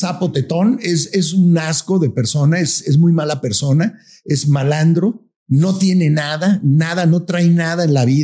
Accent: Guadalajara, Jalisco, Mexico; born there; yo nací en Guadalajara.

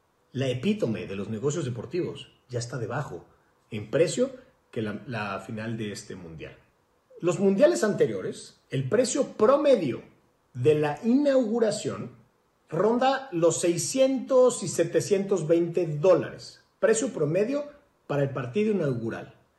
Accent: Mexico; yo como mexicano veo muchísimo más difícil ir a un mundial en México

